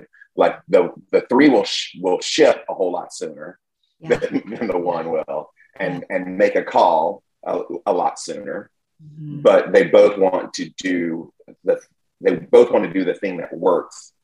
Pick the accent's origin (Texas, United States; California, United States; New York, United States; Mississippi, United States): Mississippi, United States; also born or lived in Georgia; And I grew up in Mississippi and did my junior and high school years in Georgia.